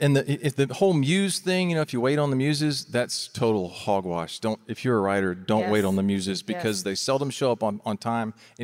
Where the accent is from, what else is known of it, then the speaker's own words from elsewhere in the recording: Florida, United States; And so we had two tickets to the Southeast because we're from Florida.